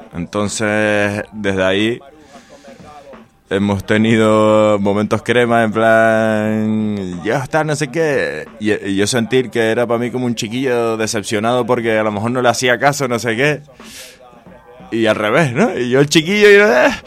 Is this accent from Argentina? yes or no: no; Canary Islands, Spain; nosotros, como te decía antes, somos canarios